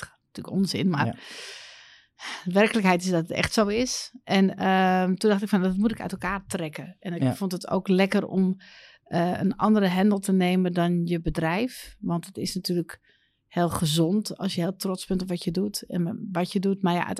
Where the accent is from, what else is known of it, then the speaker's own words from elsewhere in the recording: Amsterdam, North Holland, Netherlands; Want ik kom uit Amsterdam.